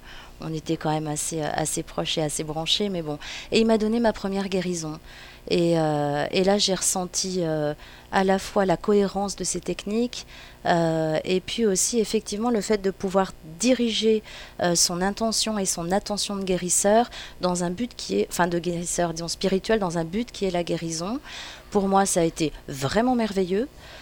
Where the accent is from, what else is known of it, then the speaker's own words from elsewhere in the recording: Grenoble, Auvergne-Rhône-Alpes, France; now in Paris, France; Je suis partie donc assez jeune de Grenoble pour rejoindre Paris, prendre des cours de théâtre et explorer donc des univers qui me semblaient peut-être adéquats à ce que je cherchais.